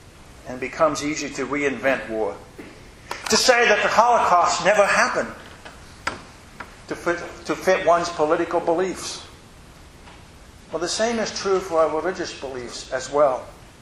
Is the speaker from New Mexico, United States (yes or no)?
no; Indiana, United States; When I was growing up in Indiana, Memorial Day meant one thing.